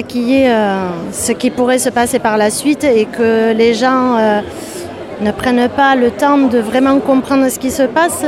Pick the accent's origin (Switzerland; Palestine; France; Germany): France; Saint-Sever, Nouvelle-Aquitaine; Oui, je suis natif de Saint-Sevé.